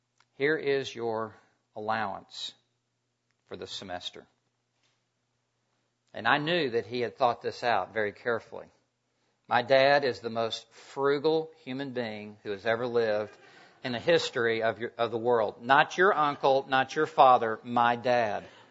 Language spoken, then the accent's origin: English; Memphis, Tennessee, United States; I grew up in Memphis, Tennessee. I went off to college at Texas Tech University.